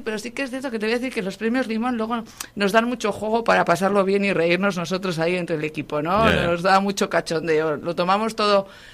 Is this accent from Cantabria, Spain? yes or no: yes; Laredo, Cantabria, Spain; yo soy de Laredo